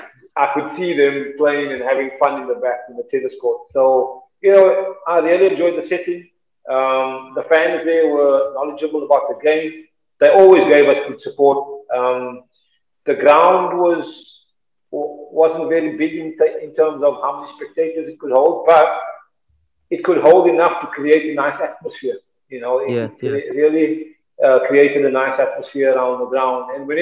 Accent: South Africa; now in England; as a South African playing in England

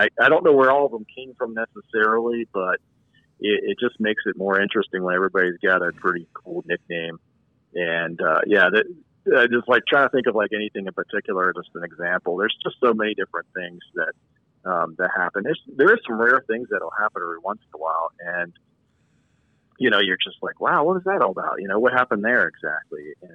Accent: Baltimore, Maryland, United States; now in California, United States; Well, I'm from Baltimore originally, so I'm a long-suffering Baltimore Orioles fan. I've been a fan of the team since I was, you know, born and raised in Baltimore in that area.

